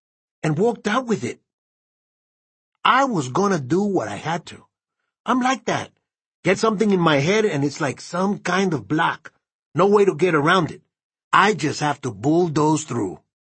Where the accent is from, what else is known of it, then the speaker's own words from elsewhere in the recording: Nicaragua; English is a second language; moved away as an adult; I came from Nicaragua, baby. A land of lakes and volcanoes. Been here 8 years, almost to the day. Back in Nicaragua, I was studying to be in the priesthood.